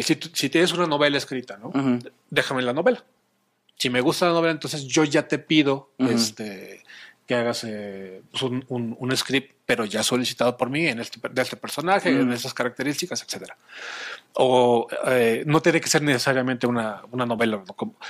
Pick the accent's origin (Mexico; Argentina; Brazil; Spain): Mexico; Nuestros héroes como mexicanos deberían estar en otros medios